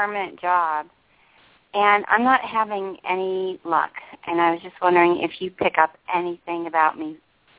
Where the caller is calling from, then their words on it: New Jersey, United States; I'm in New Jersey.